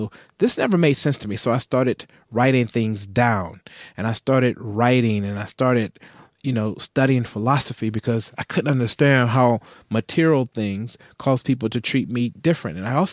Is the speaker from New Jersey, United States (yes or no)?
no; North Carolina, United States; all the factories where I grew up in North Carolina had moved overseas.